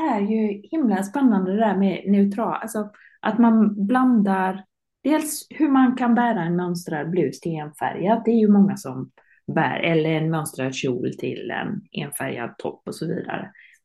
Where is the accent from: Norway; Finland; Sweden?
Finland; Nej, men jag är ju från Finland.